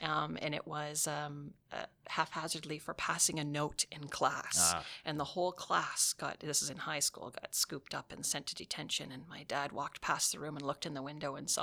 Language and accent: English; Elmer, Quebec, Canada; I grew up on Quebec side in Elmer, so I've been within this region my entire life.